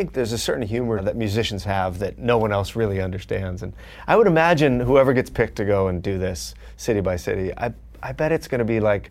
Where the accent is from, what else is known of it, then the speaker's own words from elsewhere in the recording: Fullerton, California, United States; I grew up in Fullerton.